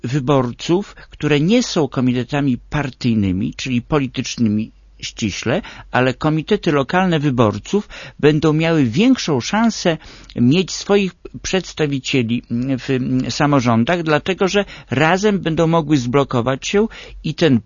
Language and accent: Polish; Przemyśl, Subcarpathian Voivodeship, Poland; Zatrzymała się w Przemyślu i stąd jestem z Przemyśla.